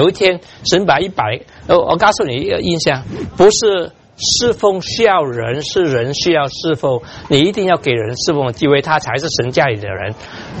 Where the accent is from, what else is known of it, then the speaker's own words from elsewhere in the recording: China; 中国人有一些问题，我是中国人，我在 Chinatown 的时候看着他们做生意